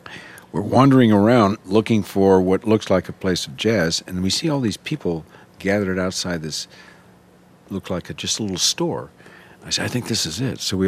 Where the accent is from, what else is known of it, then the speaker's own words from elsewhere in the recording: California, United States; I think growing up in California and being exposed to jazz as young as I was, it had a huge impact